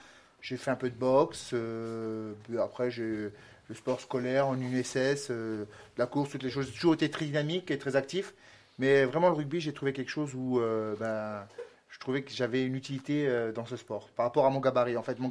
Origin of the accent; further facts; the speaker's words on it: Saint-Amand-Montrond, Centre-Val de Loire, France; born there; Bien oui, je suis né en France et à Saint-Amand-Moron, plus précisément dans Cher, si tout le monde connaît. Donc je suis bien né en France et d'une maman française.